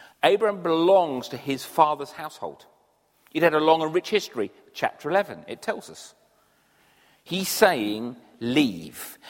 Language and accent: English; Crowborough, South East England, United Kingdom; Trouble is, when you say we're from Crowborough, it goes, where? And you say, south of Tunbridge Wells.